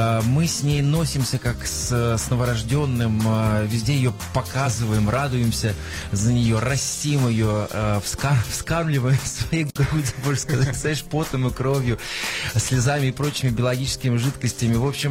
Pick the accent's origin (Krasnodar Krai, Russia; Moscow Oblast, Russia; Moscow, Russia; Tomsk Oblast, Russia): Tomsk Oblast, Russia; Tomsk; это будет Кемерово, Томск, практически мой родной город